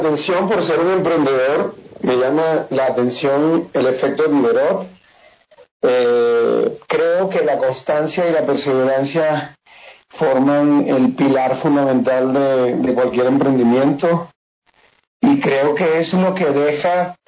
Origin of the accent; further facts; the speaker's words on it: Zulia, Venezuela; now in Caracas, Venezuela; Yo soy del Zulia, pero amo la ciudad de Caracas, vivo muy cerca de la ciudad de Caracas